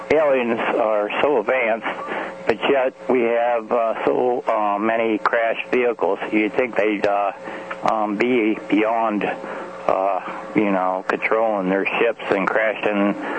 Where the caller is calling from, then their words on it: Ohio, United States; Yes, this is … from Ohio.